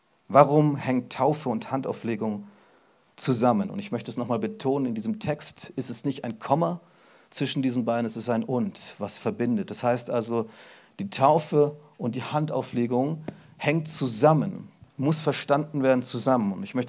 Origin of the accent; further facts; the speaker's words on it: Germany; Ich bin ja auch ein Deutscher und ich glaube an uns.